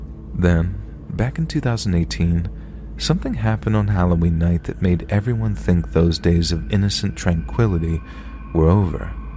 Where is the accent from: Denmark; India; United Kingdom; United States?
United Kingdom; High Wycombe, South East England; I grew up in High Wycombe, a town of less than 100,000 people that sits on the northwestern edges of London.